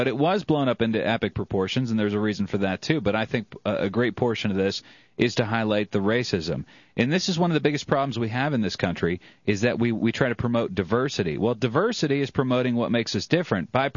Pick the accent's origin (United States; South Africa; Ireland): Ireland; and I'm Irish, which means I'm surly, drunk